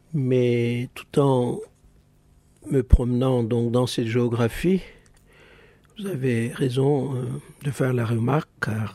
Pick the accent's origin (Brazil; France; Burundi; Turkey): Turkey; Manisa; Du côté de ma famille maternelle, je peux dire que je suis originaire de l'ouest de la Turquie, de la petite ville de Manisa